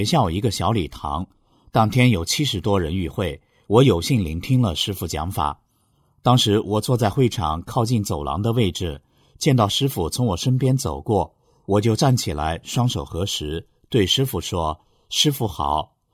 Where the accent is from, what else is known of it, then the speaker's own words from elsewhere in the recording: Hong Kong; 我说我是香港人，你们到香港警局去查一查我犯了什么法